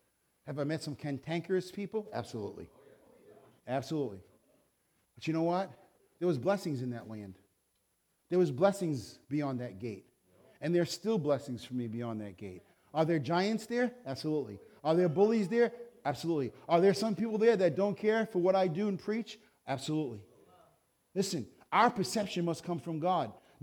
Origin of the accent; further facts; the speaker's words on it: Brooklyn, New York, United States; born there; Man, I was born in Brooklyn, New York.